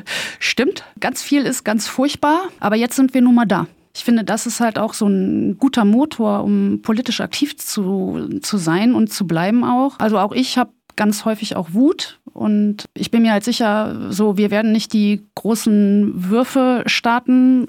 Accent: North Rhine-Westphalia, Germany; also ich bin so ein bisschen im Ruhrpott auch groß geworden, ne?

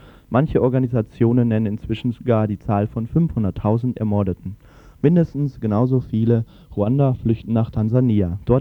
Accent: Southern Burundi, Burundi; moved away; Ich selber stamme aus einer Tutsi-Familie. Mit meinen 8 Schwestern und 8 Brüdern bin ich im Süden Burundis aufgewachsen, in einer Hirtenfamilie, die etwa 2000 Meter über dem Meeresspiegel über die Runden kommen musste.

